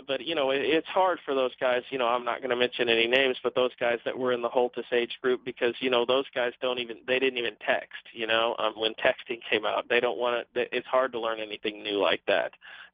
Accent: Indiana, United States; I'm from Indiana, and, you know, if you don't name basketball as number one, they might kick me out of the state.

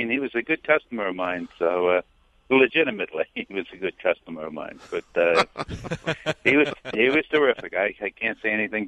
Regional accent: Queens, New York, United States; born there; Now, you know, I was born in Jamaica, Queens, and so was Donald, and we're pretty close to the same age.

